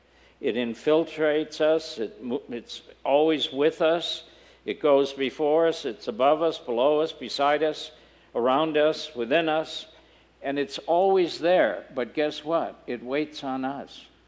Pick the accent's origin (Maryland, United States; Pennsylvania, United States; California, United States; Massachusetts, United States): Massachusetts, United States; born there; When I was a kid, I was born outside of Boston in a small burg, but we used to go up to New Hampshire in the summer